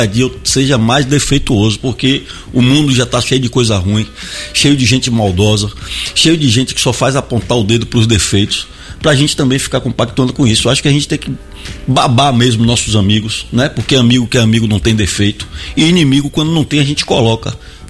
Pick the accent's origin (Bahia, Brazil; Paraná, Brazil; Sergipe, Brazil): Bahia, Brazil; Ilhéus; born there; moved away as an adult; now in Salvador, Brazil; Eu nasci em Ilhéus, moro em Salvador desde o ano 2001. Então já 25 anos aqui nessa cidade. Vim para cá com a mochila nas costas fazer faculdade de publicidade na FTC.